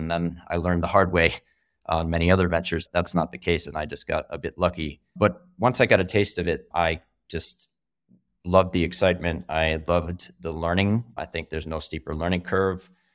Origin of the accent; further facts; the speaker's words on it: United States; So my story begins in the US. I'm American.